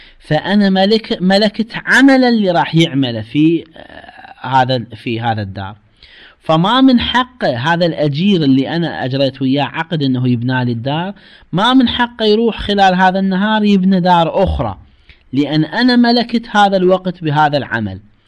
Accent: Iraq; إحنا عندنا بالعراق هسه من نطلع العامل يبنانا

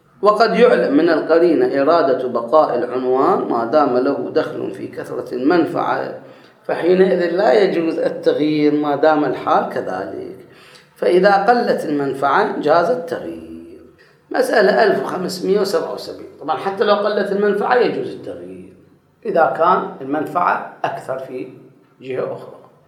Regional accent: Karbala, Karbala Governorate, Iraq; تعرفون اكو بعض بعض الشوارع احنا عندنا بكربلاء

